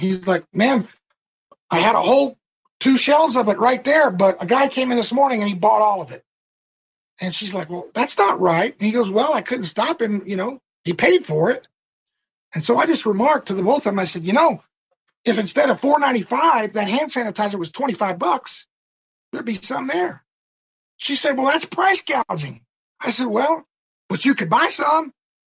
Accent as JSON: {"language": "English", "region": "Mississippi", "country": "United States", "said": "And I'm originally from Mississippi."}